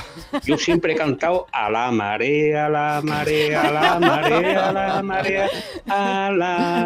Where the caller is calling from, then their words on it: La Algaba, Andalusia, Spain; de la Algaba, tengo 47 años.